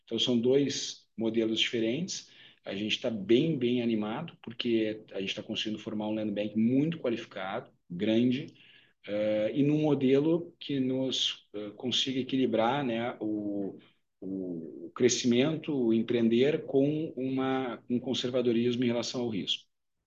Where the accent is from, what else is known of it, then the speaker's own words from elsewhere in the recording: Brazil; A gente, por outro lado, né, como brasileiros empresários de uma empresa de 55 anos